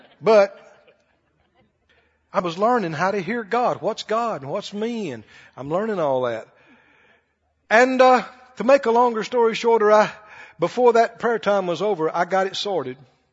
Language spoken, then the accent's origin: English; Mississippi, United States; I was from Mississippi in the country. So I believe God.